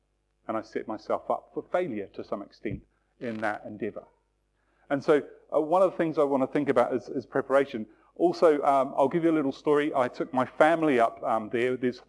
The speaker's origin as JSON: {"language": "English", "town": "New Plymouth", "region": "Taranaki", "country": "New Zealand", "said": "I come from New Zealand. And I used to live in this place called New Plymouth. It's like the old Plymouth, but different. And it's kind of on the coast of New Zealand, but it sits on a peninsula on the west coast of New Zealand."}